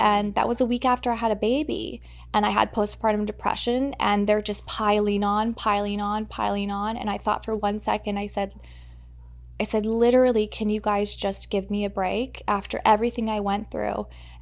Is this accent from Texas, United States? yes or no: yes; Texas, United States; My childhood growing up was very sheltered. You know, I came from Texas, and it was just, it's a different world out there.